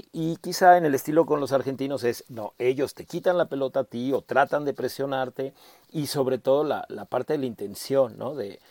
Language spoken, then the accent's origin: Spanish; Mexico; que lo que somos los mexicanos históricamente, que es nuestra gran falla